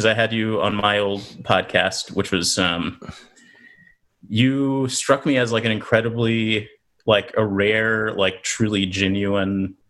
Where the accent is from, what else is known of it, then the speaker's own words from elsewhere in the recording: Los Angeles, California, United States; also born or lived in Riverside; In South Central LA, was pretty sheltered as a kid. Didn't go out didn't go around the block at all.